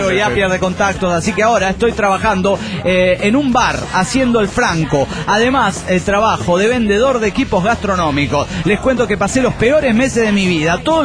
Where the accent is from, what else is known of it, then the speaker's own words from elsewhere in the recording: Managua, Nicaragua; de Managua, Nicaragua.